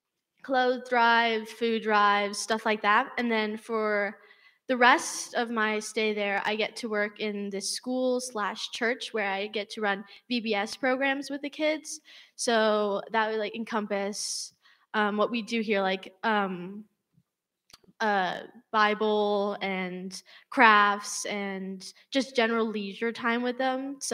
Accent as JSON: {"language": "English", "country": "United States", "said": "as American kids going to a completely different country, it's going to be a hard transition, especially living there for a month."}